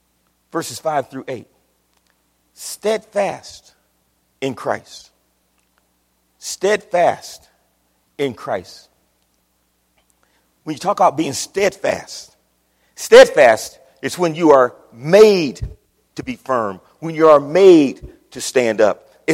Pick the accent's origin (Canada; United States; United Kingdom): United States; Akron, Ohio; When Sister Person in the church that I grew up in Akron, Ohio, Sister Person was an old lady.